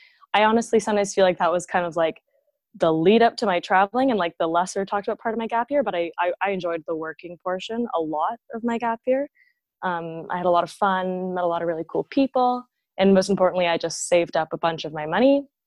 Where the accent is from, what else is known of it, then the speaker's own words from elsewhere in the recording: Toronto, Ontario, Canada; So I'm from Toronto. I grew up here. I went to high school in the West End.